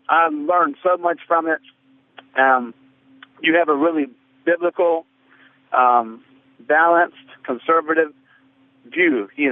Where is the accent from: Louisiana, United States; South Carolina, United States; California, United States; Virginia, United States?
South Carolina, United States; Rock Hill; moved away; I'm originally from Rock Hill. That might sound really familiar.